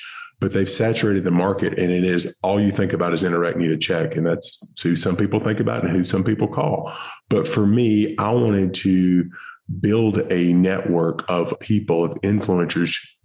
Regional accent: Alabama, United States; Yes, I grew up here in Alabama, moved around to various towns here as I was younger, and really ended up the majority of my childhood grew up in a small rural town in West Alabama.

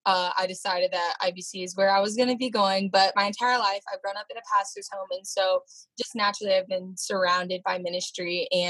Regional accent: Hollywood, Maryland, United States; I am from Hollywood, Maryland.

